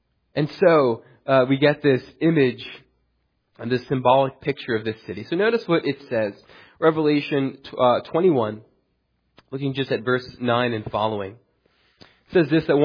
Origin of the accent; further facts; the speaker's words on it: New York City, New York, United States; And I come from New York City, and it's interesting.